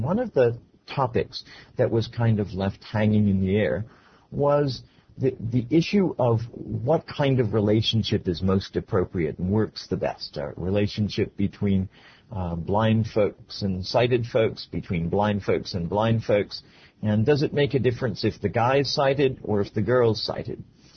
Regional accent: Miami, Florida, United States; from Miami, Florida

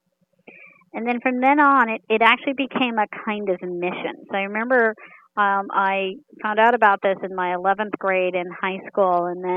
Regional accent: United States; I was navigating being in a Sikh household. I was navigating growing up in America, and I was navigating being blind.

